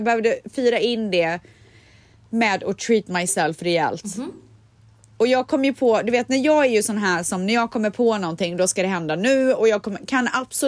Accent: Sweden; jag skäms inte och jag är svensk typ.

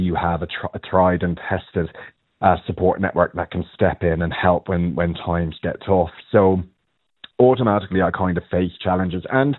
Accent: Ireland; growing up in Ireland as a closeted gay guy, I guess, way back when

